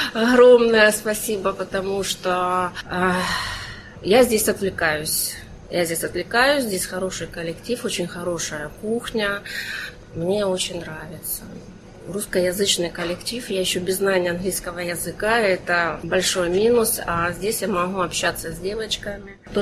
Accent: Donetsk, Donetsk Oblast, Ukraine; also born or lived in Dnipro; now in Australia; Мы вообще сами из Донецка. В 2014 году мы Донецк покинули, переехали в Днепропетровск.

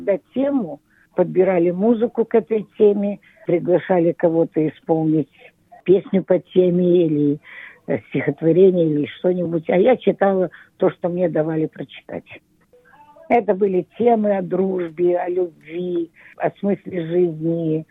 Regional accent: Shanghai, China; also born or lived in Harbin; и мы из Китая, из Шанхая, из Харбина.

